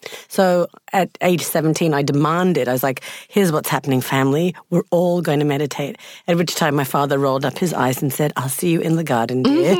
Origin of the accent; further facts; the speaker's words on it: Tamil Nadu, India; born there; I was born in South India, so I come from Tamil Nadu. And so there's a certain vibration and a frequency, I think, that sort of permeates where you are born. And so I'm born in a place of India that is full of ancient mystics and yogis